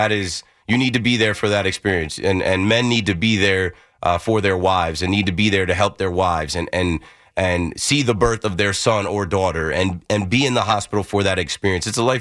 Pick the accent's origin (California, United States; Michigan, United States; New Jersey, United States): New Jersey, United States; I'm from the Shore area, Monmouth County. My wife is from Ocean County. Both of those places are well over an hour south from New York City.